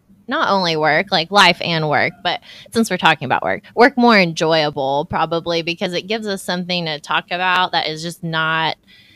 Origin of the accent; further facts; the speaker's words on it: Kentucky, United States; I grew up in Eastern Kentucky and I wanted to play the fiddle so bad